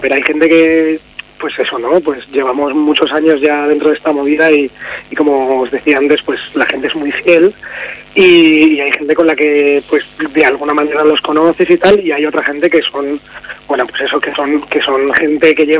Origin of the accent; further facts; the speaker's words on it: Bilbao, Basque Country, Spain; Es que los de Bilbao somos muy de Bilbao